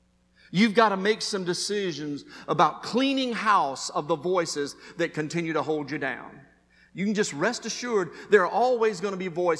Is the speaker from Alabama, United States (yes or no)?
yes; Alabama, United States; I was raised in Alabama, and we have a southern term.